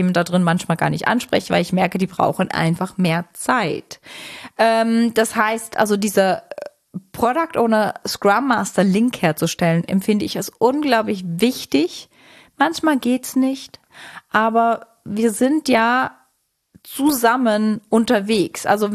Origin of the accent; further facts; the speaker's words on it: Switzerland; Ich bin Schweizerin.